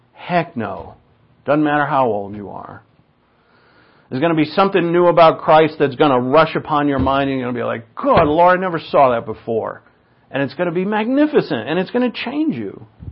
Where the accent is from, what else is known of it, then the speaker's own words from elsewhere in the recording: Ireland; and, you know, I can make Irish jokes because I'm Irish.